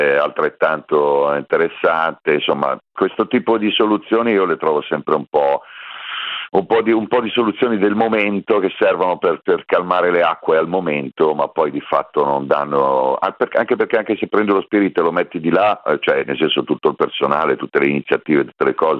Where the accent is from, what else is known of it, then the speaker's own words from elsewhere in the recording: Milan, Lombardy, Italy; Io lo dico da milanese